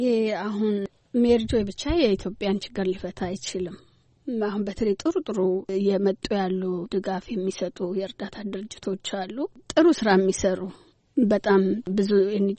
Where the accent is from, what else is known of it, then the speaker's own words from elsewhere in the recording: Chencha, Southern Nations, Nationalities, and Peoples' Region, Ethiopia; ጨንቻ ነው ተወልጄ ያደግኩት መብራት በሌለበት መኪና ብዙ በማይገባበትና ውሃ ከጉድጓድ ነው የምንቀዳ ወንዝ ሄደን ነው የምናጥበው